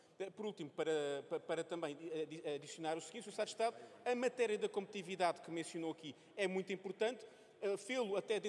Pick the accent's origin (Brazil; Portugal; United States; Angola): Portugal; naquilo que será o meu papel enquanto português